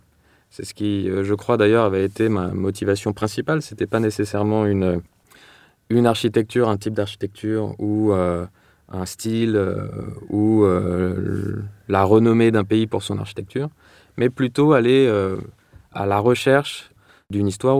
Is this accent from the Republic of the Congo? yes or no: no; Paris, Île-de-France, France; also born or lived in London, United Kingdom; Donc la jeunesse, j'ai grandi à Paris et Londres, où mon père a vécu pendant pas mal d'années.